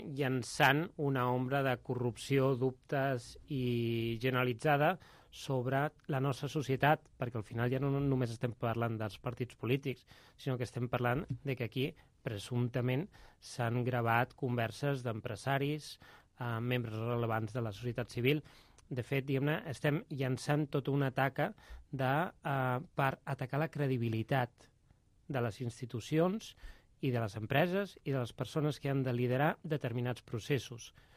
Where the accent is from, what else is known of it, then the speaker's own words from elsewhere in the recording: Catalonia, Spain; Jo continuo dient, com a català, com a mínim, em sento mínimament animat